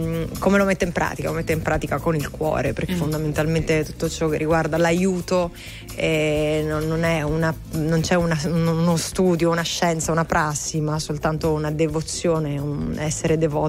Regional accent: Sicily, Italy; No, io sono siciliana. Vivo tra Roma e Milano, però.

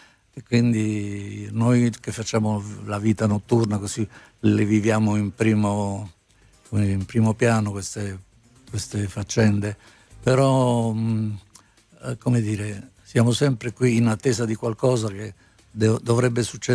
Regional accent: Capri, Campania, Italy; Capri è la mia terra d'origine e la mia seconda casa

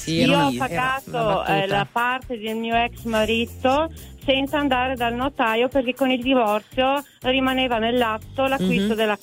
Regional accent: Pordenone, Friuli-Venezia Giulia, Italy; io abito in una casa, io sono di Pordenone.

